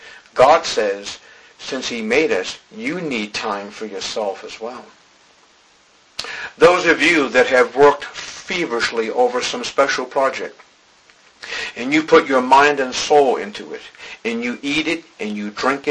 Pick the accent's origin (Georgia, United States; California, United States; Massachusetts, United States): Massachusetts, United States; Boston; I can remember growing up on Sunday, and this is no joke, right in the middle of downtown Boston with skyscrapers and an airport 2 miles away